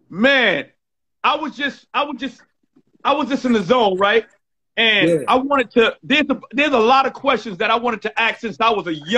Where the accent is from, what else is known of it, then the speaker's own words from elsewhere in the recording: Bronx, New York, United States; And at that time, I'm from the Bronx.